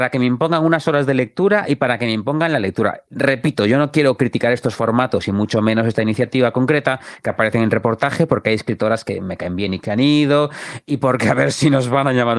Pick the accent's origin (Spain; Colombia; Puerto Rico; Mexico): Spain; Galicia; Eso que como homosexual gallego debería, pero no.